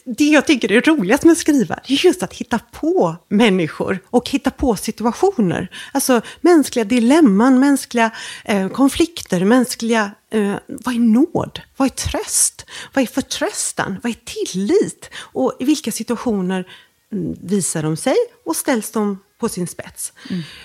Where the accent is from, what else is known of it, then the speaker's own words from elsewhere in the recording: Gothenburg, Västra Götaland County, Sweden; Jag kommer ihåg när jag var liten och bodde i Göteborg.